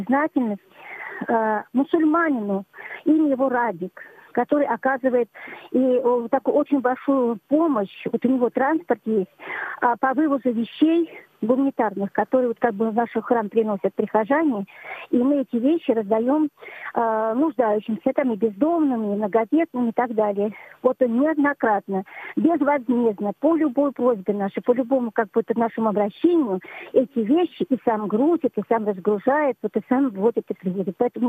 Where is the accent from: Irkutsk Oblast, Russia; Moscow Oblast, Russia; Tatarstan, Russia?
Moscow Oblast, Russia; Malakhovka; Я из Малаховки Московской области, из храма Петра и Павла.